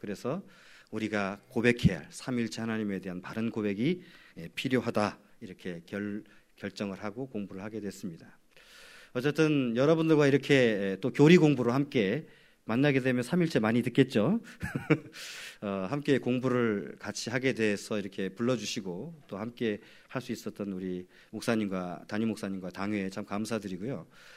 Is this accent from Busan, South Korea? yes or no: no; Buan, North Jeolla, South Korea; 부모님들 외가나 친가가 전부 다 이제 이북 황해도에서 피난을 내려오셨고요. 고향은 전북 부안이 된 이유가 전라도 사람이죠.